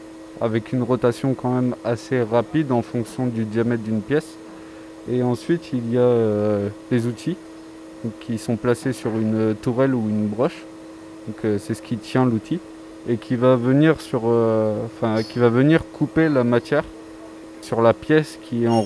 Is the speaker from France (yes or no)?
yes; Beauvais, Hauts-de-France, France; Je viens de Beauvais, approximativement.